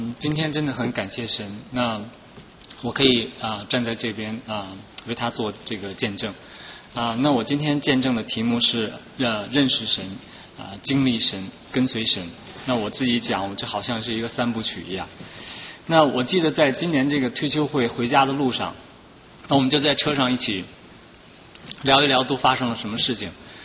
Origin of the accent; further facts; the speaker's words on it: China; 因为像我这样一个从大陆来的这种教育背景的人呢